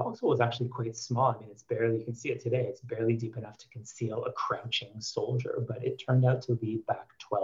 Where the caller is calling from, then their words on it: Jerusalem, Jerusalem District, Israel; I'm speaking from Jerusalem.